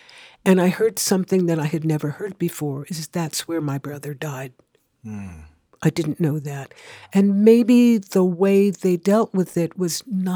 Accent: Oakland, California, United States; also born or lived in Texas; And my parents were part of the migration. So I grew up in Oakland. And I would not have wanted to grow up in Texas.

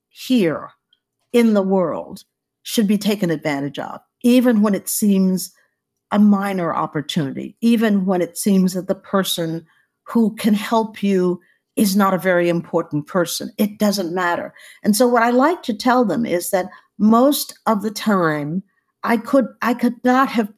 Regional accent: Houston, Texas, United States; growing up in Fifth Ward, Houston, being on a sharecropping farm

